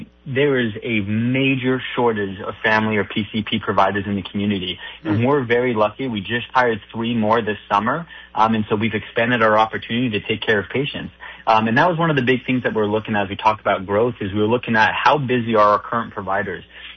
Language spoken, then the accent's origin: English; New York, United States; also born or lived in Tucson, Arizona; So originally I'm from New York, just outside of Manhattan. But you know, it's funny. The last few years, I actually was living down in Tucson, Arizona.